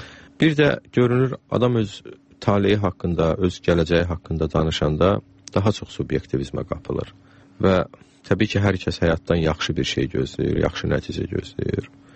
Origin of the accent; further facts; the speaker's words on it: Təzəkənd, Shamkir District, Azerbaijan; also born or lived in Ganja; doğulmuşam. Bunun da səbəbi ondan ibarət olub ki, o zaman Şəmkirdə doğum evi olmuyordu. Amma Şəmkirdə böyümüşəm, 7 yaşımadək Təzəkənddə, sonra rayon mərkəzində, məktəb yaşımacan nənəmin, babamın yanında böyümüşəm.